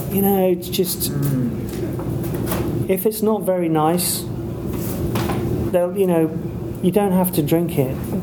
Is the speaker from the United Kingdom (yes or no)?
yes; United Kingdom; And I think part of being British is... You know, taking a mickey out of yourself. We do that a lot.